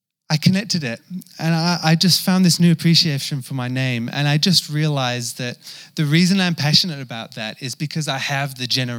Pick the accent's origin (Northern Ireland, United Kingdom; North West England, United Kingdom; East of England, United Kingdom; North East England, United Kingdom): North West England, United Kingdom; accent: half English half Kiwi; now in New Zealand; So if you can't tell, I'm English. I grew up in England. If you know England well, I'm from Lancashire. If you don't know England very well, I'm from near Manchester, up northwest somewhere, which is why my accent's a little bit rough and ready, but it's somewhere half in between English and Kiwi now.